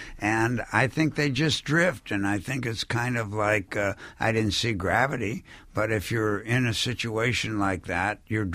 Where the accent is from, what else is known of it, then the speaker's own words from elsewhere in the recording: Winnetka, Illinois, United States; also born or lived in Glencoe; I mean, when I grew up on the North Shore outside of Chicago in Winnetka and Glencoe, and when you go 150 miles west of Lake Michigan, it starts getting very black and white.